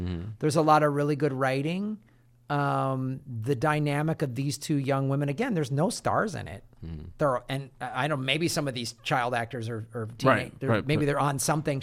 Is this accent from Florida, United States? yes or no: no; Evanston, Illinois, United States; I grew up in the North Shore. I went to high school in Evanston